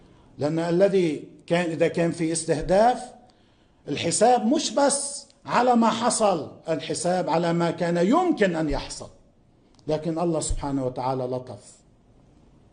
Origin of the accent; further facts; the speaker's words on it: Lebanon; نحن لبنانيين